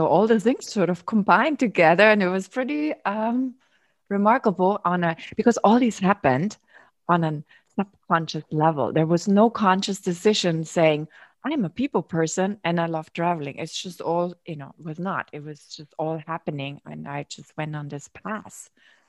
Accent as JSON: {"language": "English", "country": "Germany", "tie": "born or raised there", "said": "so I grew up in Germany"}